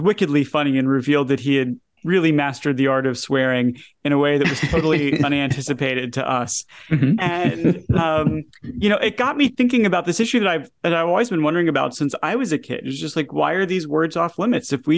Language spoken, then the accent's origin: English; Atlanta, Georgia, United States; You know, I grew up in Atlanta and I am, you know, fiercely devoted to the team and love baseball.